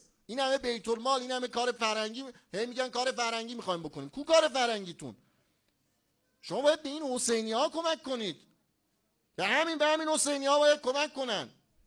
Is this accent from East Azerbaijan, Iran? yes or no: yes; Tabriz, East Azerbaijan, Iran; first language Azerbaijani; Persian is a second language; now in Qom, Iran; من قم، یعنی 13 سال قم ساکنم ولی بچه تبریزم. چون 13 سال قمم خب فارسی حرف میزنیم، یه وقتی میرم تبریز اتوماتیک یادم میره فارسی حرف میزنم.